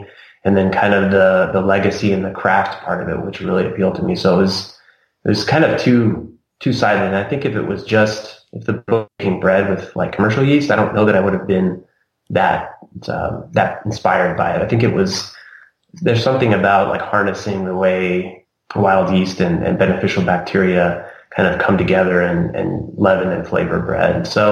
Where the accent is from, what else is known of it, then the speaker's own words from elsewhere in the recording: United States; I grew up here in the States, but my family's pretty hardcore Italian